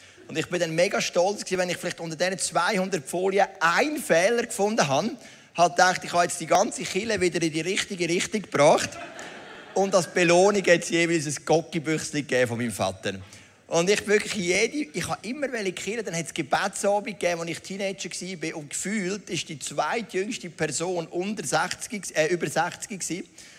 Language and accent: German; Zug, Switzerland; im ISF Zug, wo ich herkomme